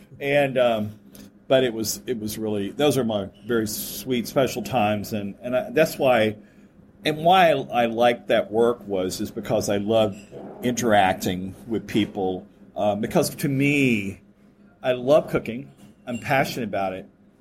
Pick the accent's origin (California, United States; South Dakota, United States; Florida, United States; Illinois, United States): Florida, United States; Florida, you know, I grew up in Florida. It's pioneer state, you know what I mean?